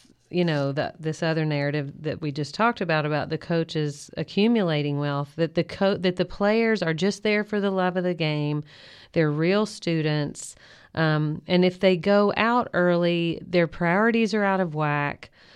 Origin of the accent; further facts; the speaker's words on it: Kentucky, United States; it's not just because I grew up in Kentucky